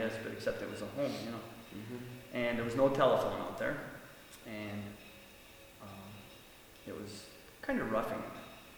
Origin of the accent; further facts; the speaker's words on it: Munising, Michigan, United States; also born or lived in Marquette; I was born in Marquette on November 3rd, 1947, and I lived there until the age of 3. And my parents then moved to Munising. I went to Munising School, public schools, for kindergarten through the 10th grade.